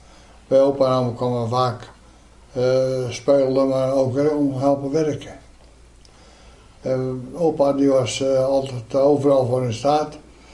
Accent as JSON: {"language": "Dutch", "town": "Hoogmade", "region": "South Holland", "country": "Netherlands", "tie": "born or raised there", "said": "Geboren in Hoogmade en daar groeiden we op."}